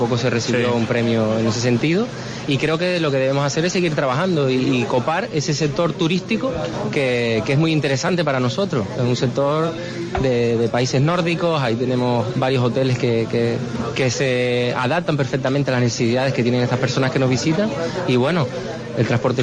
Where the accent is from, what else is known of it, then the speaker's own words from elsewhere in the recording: Los Cristianos, Canary Islands, Spain; Sí, señor. Yo soy de Los Cristianos.